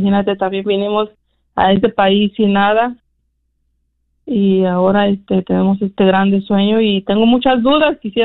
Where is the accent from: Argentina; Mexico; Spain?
Mexico; Michoacán; now in New York, United States; Soy de Michoacán y radico en Nueva York.